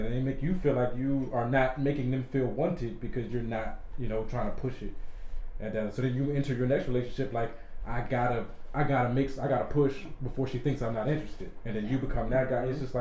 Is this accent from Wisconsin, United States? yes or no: no; Brooklyn, New York, United States; I'm from Brooklyn.